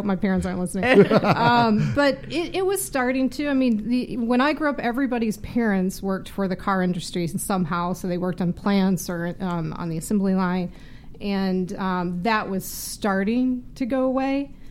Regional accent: Midwest, United States; And I often kid, I'm from the Midwest.

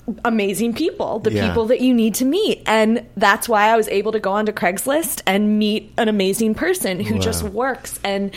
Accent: Pittsburgh, Pennsylvania, United States; I grew up outside of Pittsburgh, but I went to university in New York, NYU.

